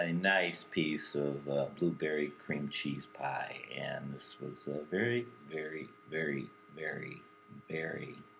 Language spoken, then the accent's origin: English; Detroit, Michigan, United States; Is we're from Detroit